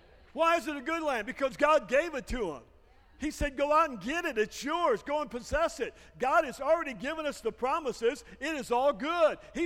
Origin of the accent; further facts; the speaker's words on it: Michigan, United States; also born or lived in Arkansas; I was born in Arkansas, raised in Michigan. That is a true hillbilly.